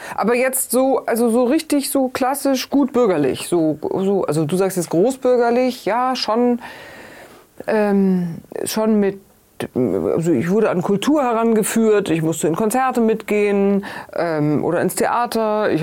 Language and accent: German; Munich, Bavaria, Germany; ich bin aufgewachsen am Stadtrand von München in einer gut situierten Gegend und bin aufgewachsen in einer Zeit, in der meine Schulgeneration vollkommen unpolitisch war.